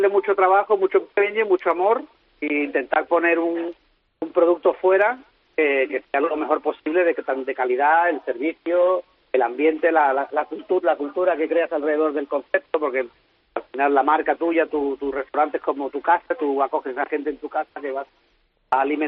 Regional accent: Spain; Si nosotros somos españoles, vamos a hacer, lo ideal sería hacer comida española o lo normal.

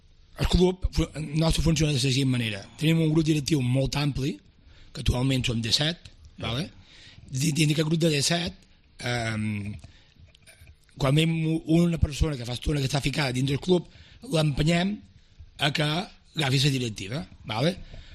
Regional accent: Es Mercadal, Balearic Islands, Spain; soc president del Mercadal, que jo és el meu club, és el meu poble

